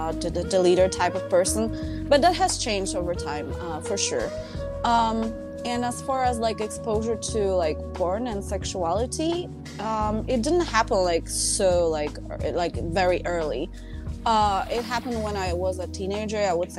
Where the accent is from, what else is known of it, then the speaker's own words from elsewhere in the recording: Italy; English is a second language; moved away as an adult; now in Florida, United States; I moved to United States more than 10 years ago. Even though I grew up in Italy, I've been traveling a lot.